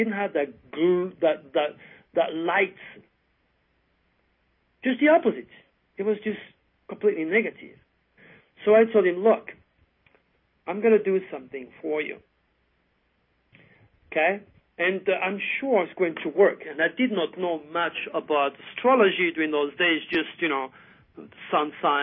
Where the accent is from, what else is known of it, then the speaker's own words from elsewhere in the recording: France; accent: French; English is a second language; I said, "Well, it cannot be only my French accent, because you're also French."